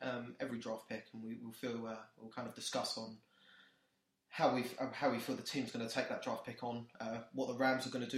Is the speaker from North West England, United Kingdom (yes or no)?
no; Maidstone, South East England, United Kingdom; also born or lived in Aberdeen; I am from Aberdeen, Scotland as well, but my hometown is Maidstone in Kent.